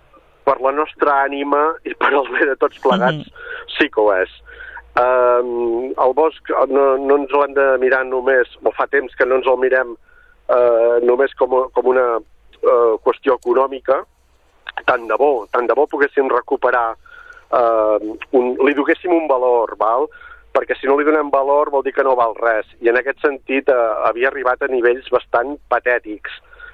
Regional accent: Sant Llorenç Savall, Catalonia, Spain; Penseu, per exemple, en el meu poble, Sant Llorenç Savall

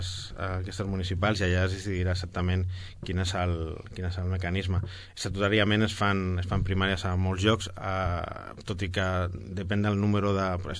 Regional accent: Sabadell, Catalonia, Spain; tot i que soc molt sabadellenc i m'agrada molt

